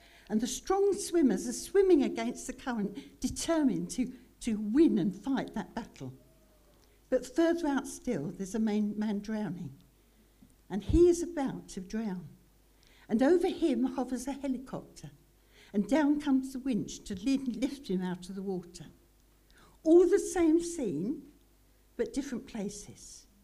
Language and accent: English; Brighton, South East England, United Kingdom; I grew up in Brighton, right by the sea, love the sea.